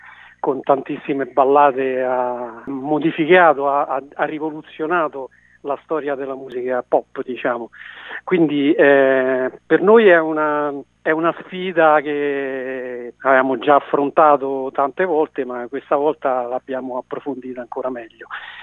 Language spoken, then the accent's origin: Italian; Latina, Lazio, Italy; noi siamo di Latina e ci mettiamo poco a riorganizzare la cosa